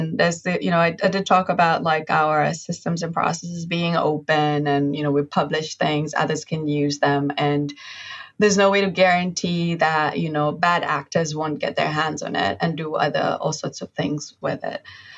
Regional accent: Kampala, Central Region, Uganda; So I grew up in Kampala. I grew up in Makindye, which is

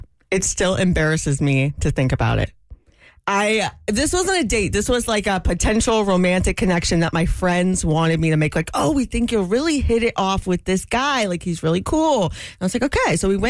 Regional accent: Atlanta, Georgia, United States; And I said, I'm from Atlanta.

